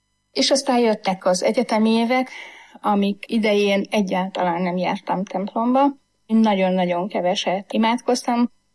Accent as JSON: {"language": "Hungarian", "region": "Heves", "country": "Hungary", "tie": "born there", "said": "egy hevesi kisfaluban születtem, még a szocializmus idején egy nagyon vallásos családban."}